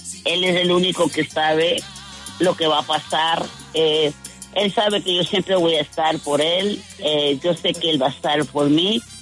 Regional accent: Puerto Rico; Molusco, que es un locutor grandísimo de Puerto Rico, de mi tierra

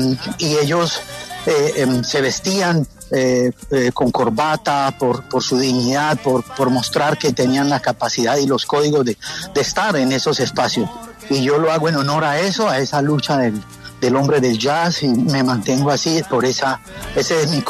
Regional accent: Colombia; Yo soy un compositor colombiano, un zapatero colombiano, hace zapatos colombianos

